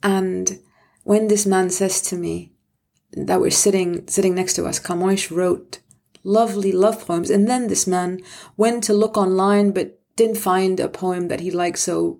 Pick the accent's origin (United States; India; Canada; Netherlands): India; And so I start talking to the man in the tea shop And I say, I'm from India.